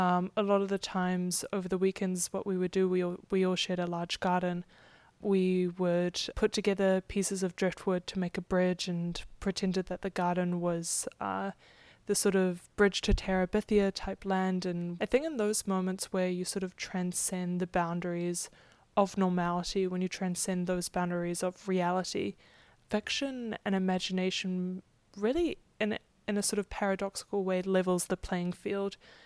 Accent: New Zealand; now in United States; I'm originally from New Zealand.

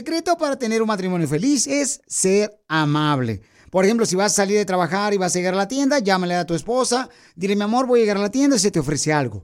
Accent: Guatemala; now in Los Angeles, United States; aquí venimos de Guatemala a Los Ángeles, Estados Unidos.

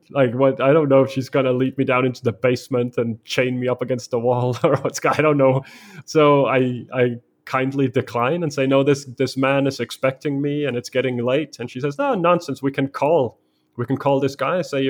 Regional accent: Denmark; I'm from Denmark.

